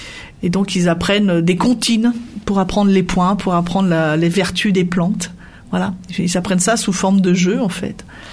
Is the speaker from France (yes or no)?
yes; Saint-Martin-en-Vercors, Auvergne-Rhône-Alpes, France; moi qui suis issue de ce territoire, hein, je suis native de Saint-Martin-en-Vercors